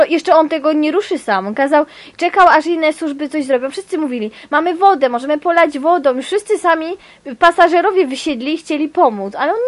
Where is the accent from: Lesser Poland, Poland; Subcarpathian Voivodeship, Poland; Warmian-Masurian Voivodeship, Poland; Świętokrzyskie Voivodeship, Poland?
Lesser Poland, Poland; Kraków; Ja akurat środkami komunikacji cały czas jeżdżę w te po całym Krakowie, bo jesteśmy z Krakowa.